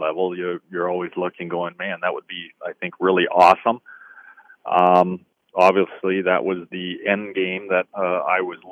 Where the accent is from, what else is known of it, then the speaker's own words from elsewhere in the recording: Peterborough, Ontario, Canada; I was lucky enough to be drafted by my hometown, the Peterborough Petes.